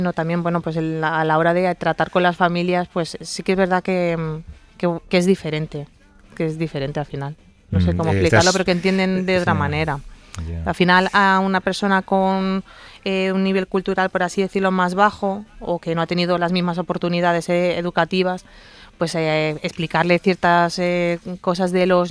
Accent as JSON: {"language": "Spanish", "town": "Getafe", "region": "Community of Madrid", "country": "Spain", "tie": "born or raised there", "said": "yo soy de Getafe de toda la vida."}